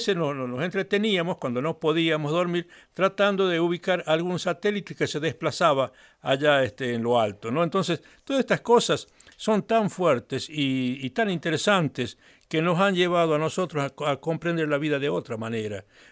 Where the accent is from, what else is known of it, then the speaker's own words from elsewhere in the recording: Tinogasta, Catamarca, Argentina; vos sabés que yo soy de Tinogasta